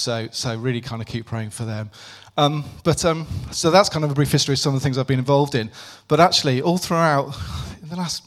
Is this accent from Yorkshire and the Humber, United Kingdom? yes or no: no; Birmingham, West Midlands, United Kingdom; born there; Is it like I was born in Birmingham?